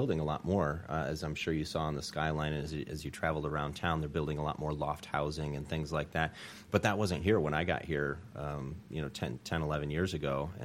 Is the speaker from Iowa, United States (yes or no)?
yes; Cedar Rapids, Iowa, United States; now in Des Moines, United States; And when I was growing up in Cedar Rapids on the east side of the state, we called it Des Moines, and nobody wanted to go there.